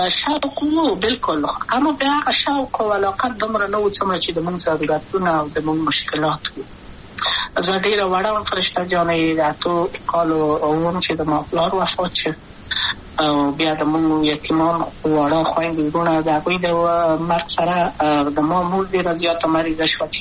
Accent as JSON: {"language": "Pashto", "region": "Kabul", "country": "Afghanistan", "tie": "born or raised there", "also_born_or_lived": "Wardak", "said": "د کابل په تخته پل سیمه کې یم او لویا شویم کابل کې هم مکتب می دولسمه په کابل خار خیرخانه می نهلی سی مریم کې ما هلته دولسمه پورې پر زده کړې وکړې."}